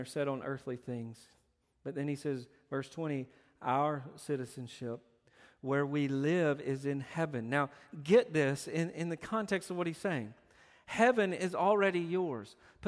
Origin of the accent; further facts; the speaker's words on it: Tennessee, United States; My family, we're from Tennessee. We like the Tennessee Vols.